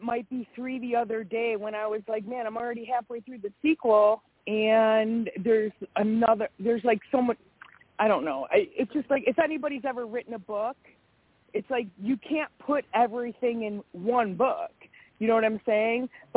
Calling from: Wisconsin, United States; I'm calling from Wisconsin.

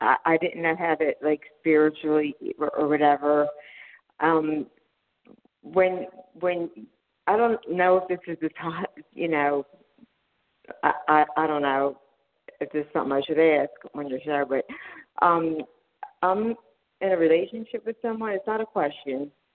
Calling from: Pennsylvania, United States; I'm from Pennsylvania.

